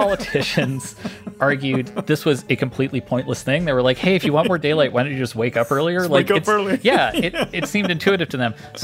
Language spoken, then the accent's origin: English; Canada; I grew up in Canada.